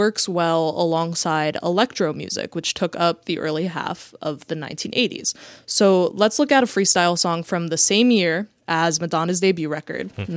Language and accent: English; New Jersey, United States; You know, I'm Puerto Rican. I'm from New Jersey. My dad was a Latin DJ in the 80s and 90s.